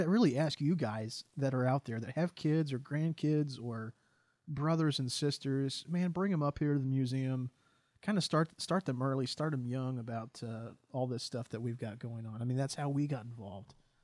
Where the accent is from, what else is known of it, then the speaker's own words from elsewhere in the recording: Claremore, Oklahoma, United States; Well, those of you who know me, I grew up here in Claremore. This has been my home for a long time.